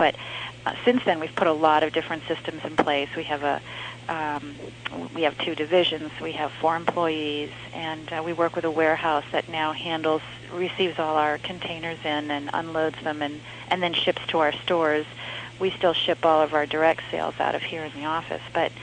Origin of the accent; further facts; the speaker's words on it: New Hampshire, United States; I'm from New Hampshire, so here when it's really cold out